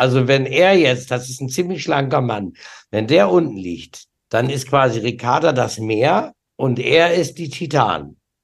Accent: Osnabrück, Lower Saxony, Germany; Ich spiele ja in meiner Heimat Osnabrück

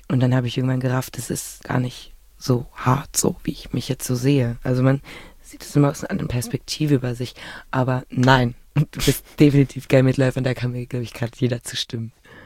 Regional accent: Berlin, Germany; Also, ich bin ja in Berlin geboren und aufgewachsen

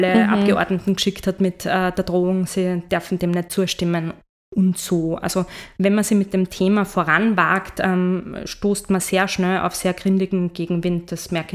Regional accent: Salzburg, Austria; ich komme ursprünglich aus Salzburg, und wie ich groß geworden bin, in die Schule gegangen bin

